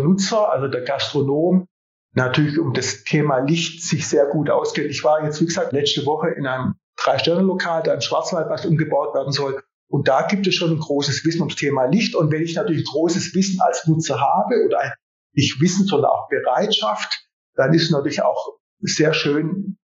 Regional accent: Southern Italy, Italy; Also wie gesagt, ich komme aus Süditalien

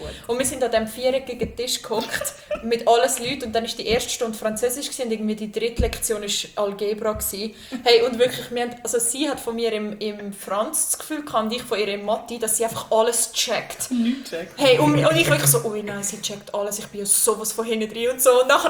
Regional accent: Wettswil am Albis, Zurich, Switzerland; ich bin auf Voltramalbis aufgewachsen

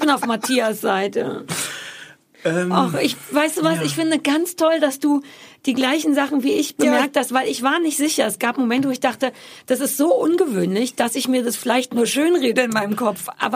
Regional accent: Berlin, Germany; born there; ich bin quasi in Berlin-Mitte geboren

